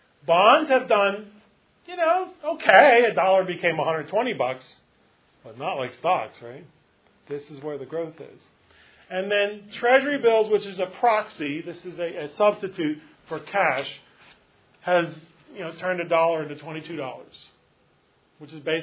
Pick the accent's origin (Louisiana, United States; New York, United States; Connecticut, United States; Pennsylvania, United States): Pennsylvania, United States; Philadelphia; You know, I'm Italian, right? I'm Italian from Philadelphia. You ever been to Philadelphia? You're not missing anything.